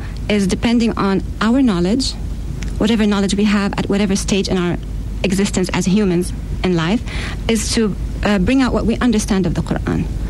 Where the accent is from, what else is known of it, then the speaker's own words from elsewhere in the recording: London, United Kingdom; also born or lived in Germany / Spain; As a young child, I was traveling Germany, Spain. We began in London, so English was my first language.